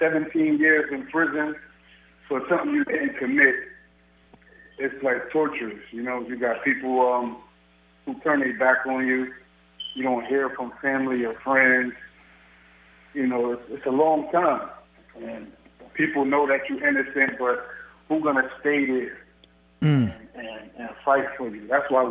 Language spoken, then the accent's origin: English; New Haven, Connecticut, United States; Well, I'm from New Haven, mm-hmm. And New Haven, Connecticut